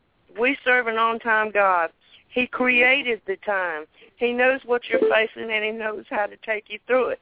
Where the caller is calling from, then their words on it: Thomaston, Georgia, United States; I'm from Thomaston, Georgia.